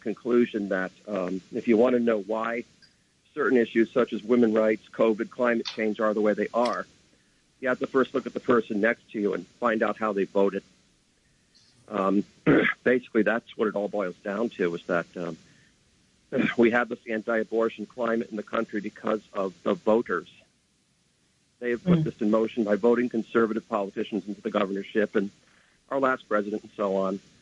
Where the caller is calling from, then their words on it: Stanford, California, United States; from Stanford.